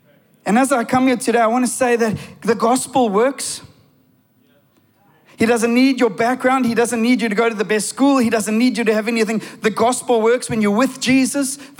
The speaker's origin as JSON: {"language": "English", "town": "Durban", "region": "KwaZulu-Natal", "country": "South Africa", "tie": "born or raised there", "said": "I am a Durban boy. I grew up in Durbs. I played a lot of sport."}